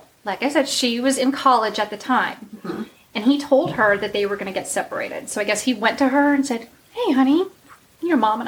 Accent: California, United States; It's not something I'm used to from California

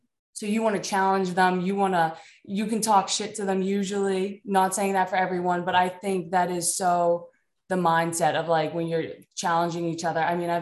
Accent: Maine, United States; now in Arizona, United States; I grew up in Maine, but I ended up playing basketball at Nova for my first 2 years at least, and then I transferred to Boston.

